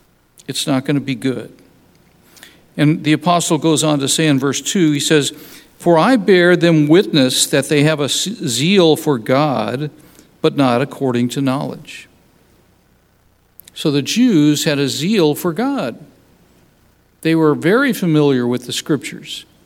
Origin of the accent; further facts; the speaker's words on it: United States; But you know, as an American, I liked our country. I still like our country.